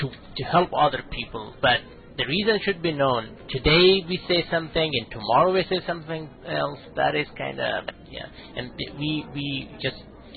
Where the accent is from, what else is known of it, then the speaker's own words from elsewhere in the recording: Afghanistan; English is a second language; I'm from Afghanistan. I saw sorry for my broken English